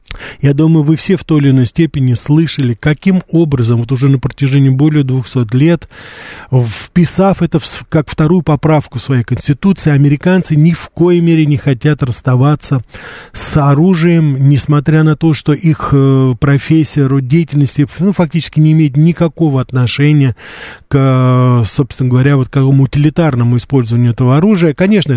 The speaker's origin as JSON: {"language": "Russian", "country": "Russia", "said": "узнавая, что я журналист из России"}